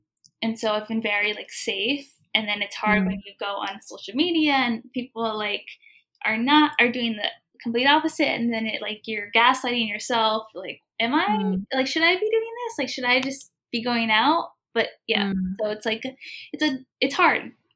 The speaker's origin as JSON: {"language": "English", "region": "Pennsylvania", "country": "United States", "tie": "born or raised there", "also_born_or_lived": "Jersey City", "said": "Yeah, so I grew up in Pennsylvania in like a small town. And so it was like predominantly white. I was born in Jersey City. That's where my parents lived when they came over here. I spent most of my life in Pennsylvania."}